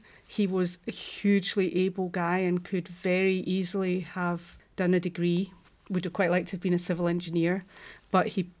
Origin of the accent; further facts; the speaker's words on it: Glasgow, Scotland, United Kingdom; I was born and brought up in Glasgow, went to school in Glasgow, and then moved away to go to university. But after kind of early stages of my career, I just wanted to come back to Glasgow.